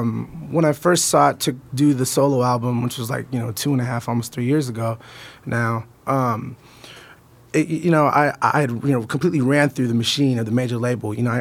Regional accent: Oakland, California, United States; I'm from the Bay, man. I'm an Oakland kid. I got a lot of family in Southern California. All my family's in Southern California.

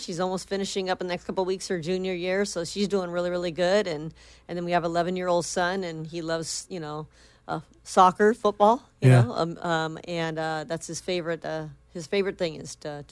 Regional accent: Granada Hills, California, United States; I grew up in the San Fernando Valley in Granada Hills.

